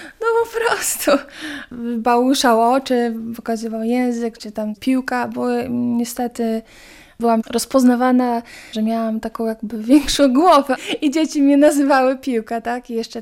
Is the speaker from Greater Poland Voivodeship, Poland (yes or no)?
no; Białystok, Podlaskie Voivodeship, Poland; Jestem córką osób, które są związane ze wsią. na Podlasiu, ale równocześnie tato plus jego rodzice kupili dom w Białymstoku. I właśnie wychowywałam się przy Jurowieckiej.